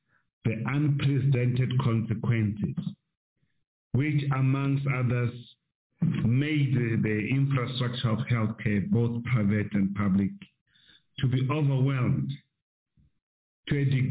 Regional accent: Tembisa, Gauteng, South Africa; I'm coming from Tembisa, stay in Tembisa.

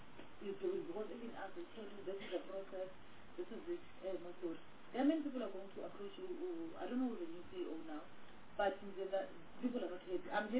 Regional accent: Gauteng, South Africa; I come from Gauteng

